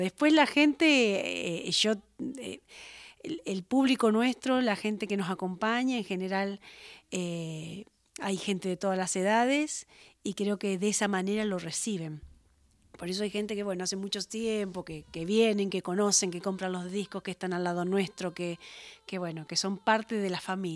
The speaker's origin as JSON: {"language": "Spanish", "town": "Venado Tuerto", "region": "Santa Fe", "country": "Argentina", "said": "recuerdo en su humilde casa en Venado Tuerto, porque yo soy de Venado Tuerto, Santa Fe, escuchar a mis abuelos cantar en italiano y cantar también en criollo"}